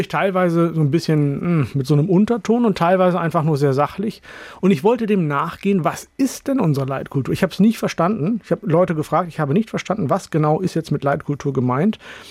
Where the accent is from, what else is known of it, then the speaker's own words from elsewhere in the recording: Hollern-Twielenfleth, Lower Saxony, Germany; ich komme aus Holland-Vielenfleet, das ist ein Dorf im alten Land, wo ich groß geworden bin.